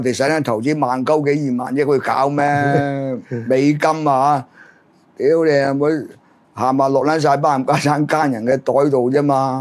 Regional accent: China; 我哋中國人錢嚟㗎

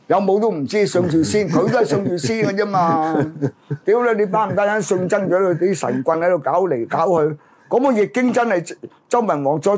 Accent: China; 即係你想我哋中國人撲街啦

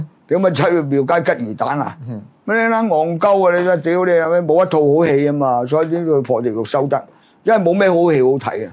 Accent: Hong Kong; 以前我哋细个喺上海街。

